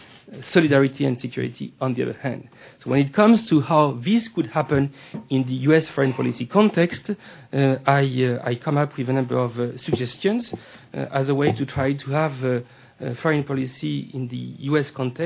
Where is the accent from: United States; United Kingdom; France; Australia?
France; accent: French; English is a second language; I'll apologize for my French accent and my grammar, which is not perfect.